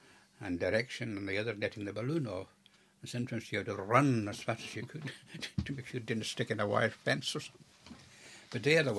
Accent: Lewis, Scotland, United Kingdom; when he heard I was from Lewis

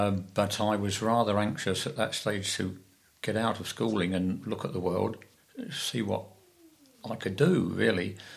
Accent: Hendon, London, United Kingdom; born there; I was born in Hendon, in Middlesex, 1931.

